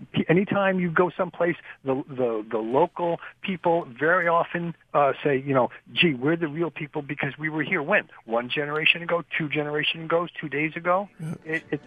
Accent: Michigan, United States; born there; My family founded parts of Maine, yet I was born in Michigan. You know, does that make me a Mainer?

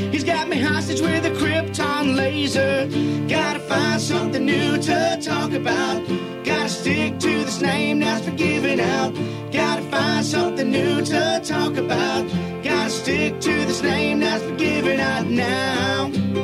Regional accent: Lafayette, Louisiana, United States; also born or lived in Austin; Yeah, I was born and raised in Lafayette, and at some point Andrew and I moved up to Austin. I spent 20 years there. He's still there. We're South Louisiana boys. Lafayette boys

